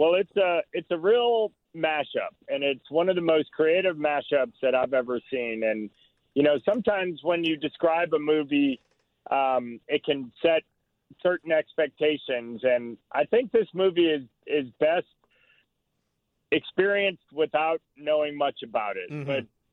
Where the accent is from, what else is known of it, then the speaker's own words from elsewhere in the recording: Chicago, Illinois, United States; My hometown.